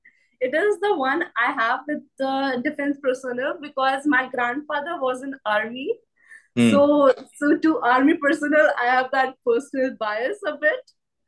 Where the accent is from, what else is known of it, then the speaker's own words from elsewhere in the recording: India; like in my hometown, we have do not have like any such big community. I do not come from a big town in India. I come from a very small town.